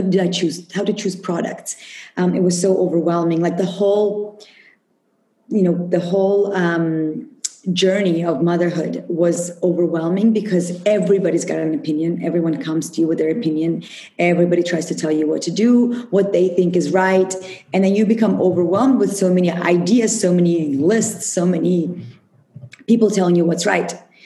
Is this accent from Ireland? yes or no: no; Russia; now in United States; growing up in Russia, you drink herbs, you drink tea every day.